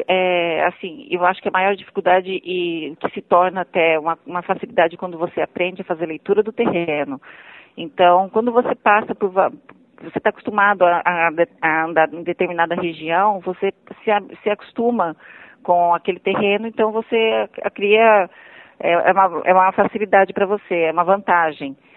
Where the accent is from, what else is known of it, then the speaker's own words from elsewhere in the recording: São Paulo, Brazil; born there; now in Goiânia, Brazil; eu sou paulistana, nasci em São Paulo, mas estou morando em Goiânia há 14 anos